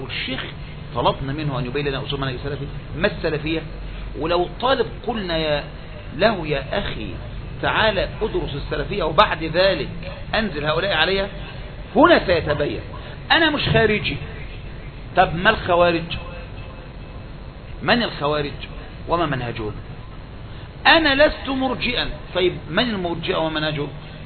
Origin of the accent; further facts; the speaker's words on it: Egypt; واحنا مصريين